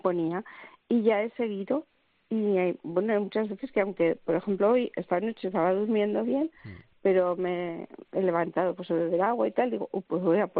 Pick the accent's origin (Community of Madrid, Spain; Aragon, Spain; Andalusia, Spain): Aragon, Spain; Bulbuente; now in Zaragoza, Spain; Ay, yo soy de Zaragoza. Bueno, mejor dicho, vivo en Zaragoza, pero soy de un pueblo de la comarca del Campo de Borja que se llama Bulbuente.